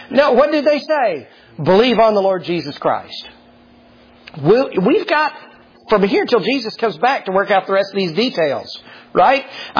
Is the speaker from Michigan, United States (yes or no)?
no; Texas, United States; sixth-generation native Texan, right?